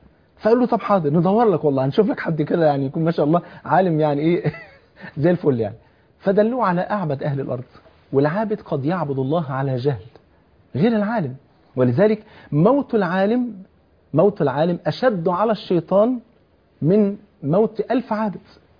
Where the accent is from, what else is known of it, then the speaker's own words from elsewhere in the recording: Egypt; بلغتنا كمصريين